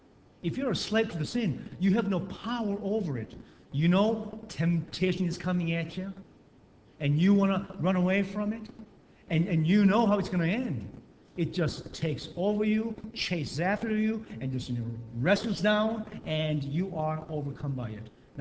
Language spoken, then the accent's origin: English; Michigan, United States; Back in 1989, Michigan, I grew up in Michigan.